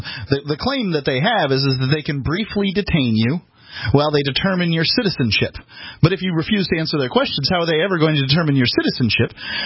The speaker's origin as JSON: {"language": "English", "town": "Bradenton", "region": "Florida", "country": "United States", "said": "she's from Chicago and I'm from Bradenton, Florida."}